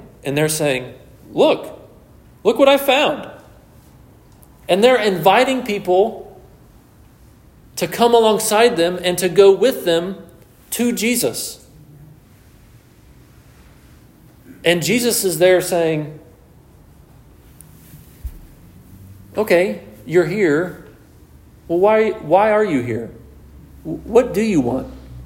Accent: Texas, United States; I mean, you know, born and raised in Texas, we made fun of Arkansas.

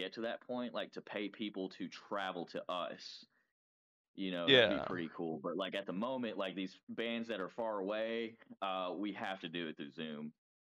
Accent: Benton, Arkansas, United States; turns out they're from Bentonville, and I'm from Benton, so the drive would be like kind of, you know, shitty.

